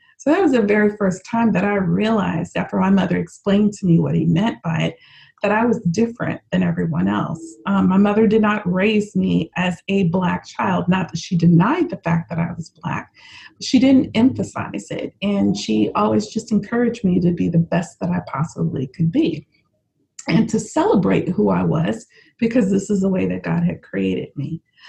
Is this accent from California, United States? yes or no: yes; Daly City, California, United States; As I said, I grew up here in Daly City, just a little bit of ways from where you all are, and went to school at high school in San Francisco